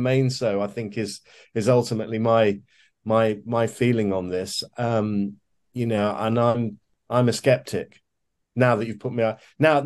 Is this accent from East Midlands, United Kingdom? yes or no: yes; Leicester, East Midlands, United Kingdom; Well, I grew up in a city called Leicester in the English Midlands, which I contend is the greatest sporting city in the world.